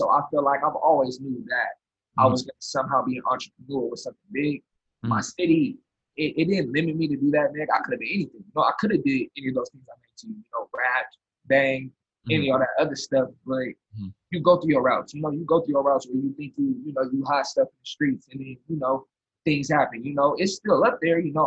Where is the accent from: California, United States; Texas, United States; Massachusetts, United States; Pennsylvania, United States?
California, United States; Rialto; I'm from Rialto, California, which is right next door to San Bernardino in the middle of Fontana.